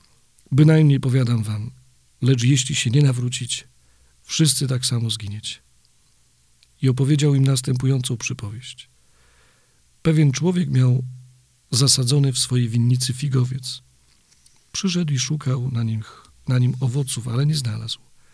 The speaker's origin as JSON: {"language": "Polish", "town": "Wałcz", "region": "West Pomeranian Voivodeship", "country": "Poland", "lives_now": "Kyiv, Ukraine", "said": "Jestem Polakiem z Wałcza."}